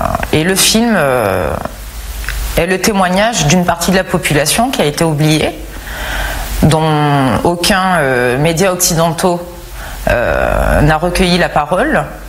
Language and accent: French; France; surtout en tant que Française où on a l'habitude de clamer et de défendre les droits de l'homme.